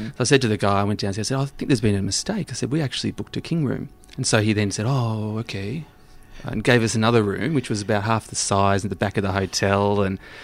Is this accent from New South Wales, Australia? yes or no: no; Melbourne, Victoria, Australia; I'm from Melbourne. How are you?